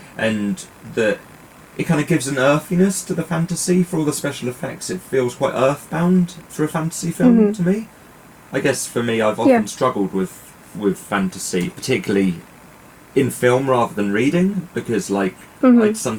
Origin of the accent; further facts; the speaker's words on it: United Kingdom; But basically, a lot of Return to Oz looks kind of dreary and run down, and being British, that suits me just fine.